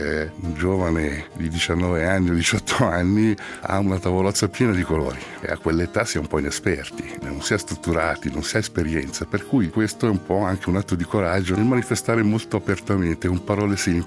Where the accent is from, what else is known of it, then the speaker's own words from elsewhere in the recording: Chiasso, Ticino, Switzerland; also born or lived in Lugano; Io sono nato qui a Lugano, a Saringo, sono cresciuto a Chiasso, ho un'attività come restauratore a Chiasso, ho vissuto sempre un po' in questa realtà